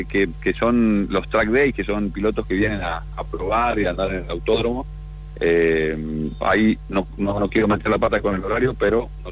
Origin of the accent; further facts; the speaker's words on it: Santiago del Estero, Argentina; ha ido creciendo en Santiago, la provincia, nuestra provincia, como un centro emisor, y se nota.